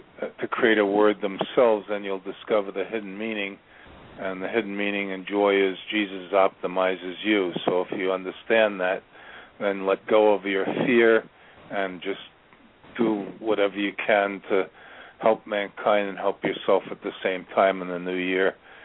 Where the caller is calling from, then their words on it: Virginia, United States; I'm calling from Virginia.